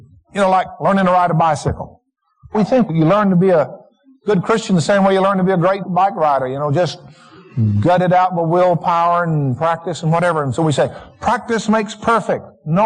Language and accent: English; the South, United States; You know, I grew up in the South and, you know, peach orchards and orange groves and stuff like that.